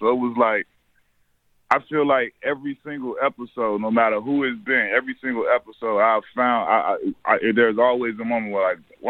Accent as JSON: {"language": "English", "town": "Chicago", "region": "Illinois", "country": "United States", "tie": "born or raised there", "said": "I grew up in Chicago watching."}